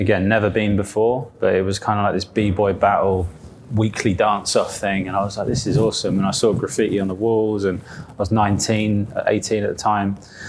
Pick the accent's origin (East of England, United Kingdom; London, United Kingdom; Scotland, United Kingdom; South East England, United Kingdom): South East England, United Kingdom; Isle of Wight; I'm from the Isle of Wight, which, okay. So going right back from a little place called the Isle of Wight, which is like a Victorian beach island in the very south